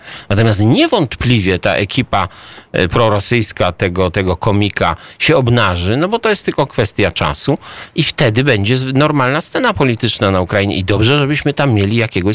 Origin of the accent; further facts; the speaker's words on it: Moravian-Silesian Region, Czechia; ja jestem z Zaolzia